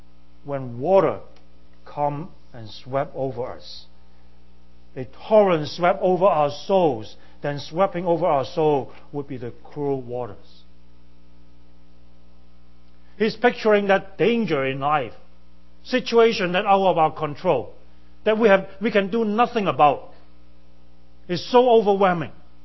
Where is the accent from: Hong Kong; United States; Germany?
Hong Kong; I grew up in Hong Kong. Hong Kong is a very peaceful harbor.